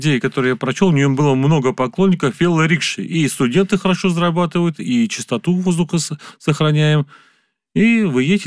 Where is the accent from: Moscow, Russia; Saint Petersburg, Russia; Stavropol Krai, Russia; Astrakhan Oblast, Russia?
Moscow, Russia; А я родился в Москве.